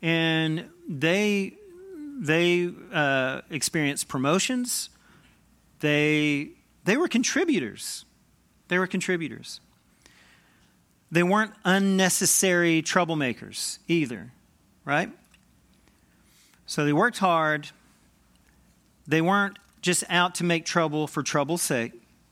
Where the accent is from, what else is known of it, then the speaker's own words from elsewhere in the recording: Tennessee, United States; now in Campbellsville, United States; I grew up in Tennessee. I'm sorry for those of you that are just now learning that about me.